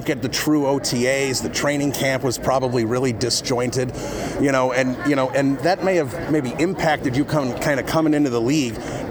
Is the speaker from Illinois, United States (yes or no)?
yes; Barrington, Illinois, United States; he's from my hometown, Barrington.